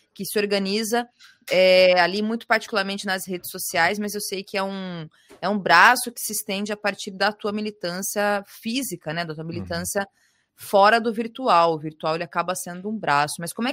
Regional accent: São Paulo, Brazil; Eu sou da mesma geração, eu também sou de São Paulo, eu vou saber todas as suas gírias

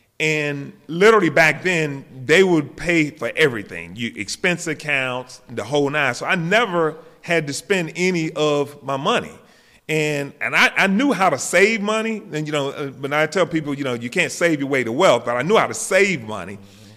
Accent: South Carolina, United States; I'm just an old country boy, man. I'm originally from South Carolina, a little small town right between Myrtle Beach and Florence, South Carolina.

